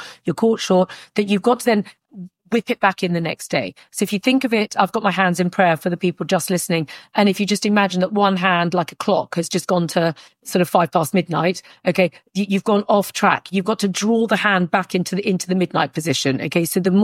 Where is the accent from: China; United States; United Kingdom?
United Kingdom; So as a British woman, I have a kettle in my kitchen